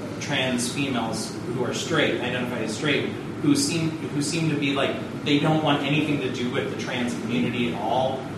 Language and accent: English; California, United States; I come from Orange County, so it's a slightly different experience as far as the trans folks up there.